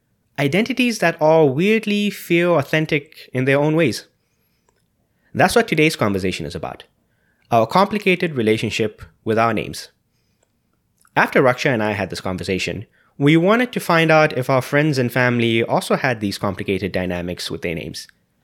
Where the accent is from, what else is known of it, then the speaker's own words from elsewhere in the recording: Zambia; So growing up in Zambia, we had different groups of friends, right? We had, you know, people in the Indian community that we hung out with.